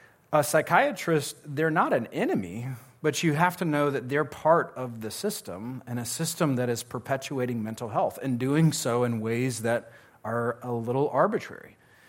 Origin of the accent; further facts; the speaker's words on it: the South, United States; I'm from the South. I've heard of catfishing.